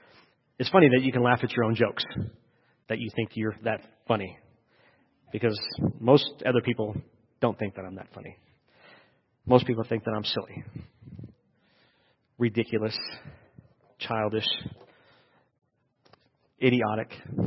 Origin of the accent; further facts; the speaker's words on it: Canada; I am not slow, eh? I am just Canadian.